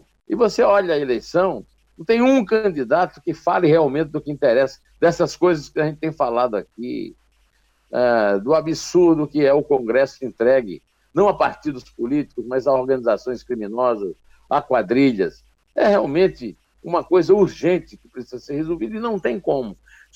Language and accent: Portuguese; Uiraúna, Paraíba, Brazil; eu sou de Uiraúna, no sertão da Paraíba, quase Ceará